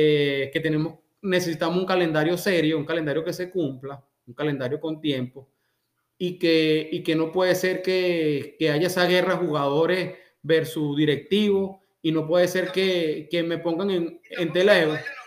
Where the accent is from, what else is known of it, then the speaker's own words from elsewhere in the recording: Venezuela; Ese es el problema como venezolano. Y me disculpan porque todos los que estamos somos venezolanos.